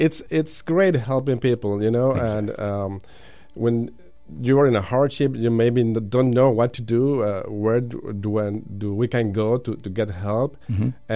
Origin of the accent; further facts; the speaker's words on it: Mexico; I'm from Mexico. I'm born in Mexico.